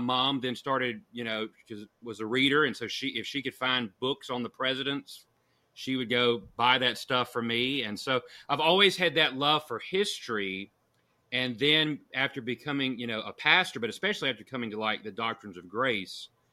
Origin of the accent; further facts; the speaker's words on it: Mississippi, United States; I grew up in Mississippi too, but I grew up in a bigger city than Dr. Nettles. I grew up on the coast.